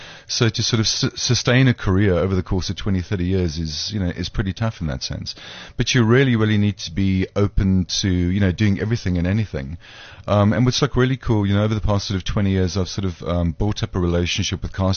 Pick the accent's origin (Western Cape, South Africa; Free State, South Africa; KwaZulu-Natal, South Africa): Western Cape, South Africa; Cape Town; Cape Town, okay. Spent 4 years up in Joburg